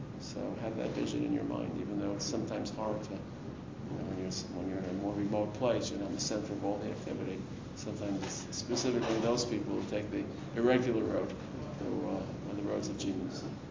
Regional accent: Baltimore, Maryland, United States; So I'm from Baltimore, actually.

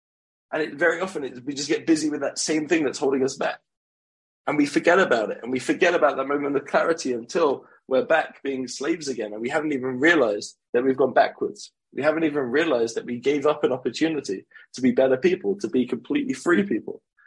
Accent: United States; I stay Z now. I'm American.

